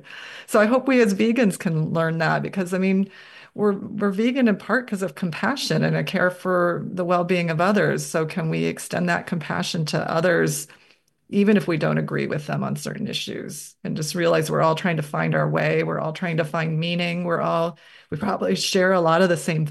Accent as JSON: {"language": "English", "region": "Midwest", "country": "United States", "tie": "born or raised there", "said": "I was so socialized to believe I had to eat them, that I grew up in the Midwest, this is what you do."}